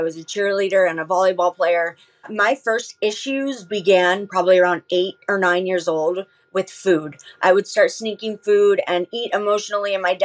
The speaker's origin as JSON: {"language": "English", "town": "San Diego", "region": "California", "country": "United States", "said": "I'm from San Diego. I'm from Rancho Penasquitos. It's right by Poway."}